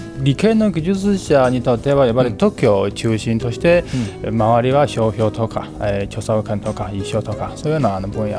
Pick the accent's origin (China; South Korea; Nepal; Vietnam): China; Japanese is a second language; moved away as an adult; now in Japan; 私あの中国出身で、2010年から日本に来ました。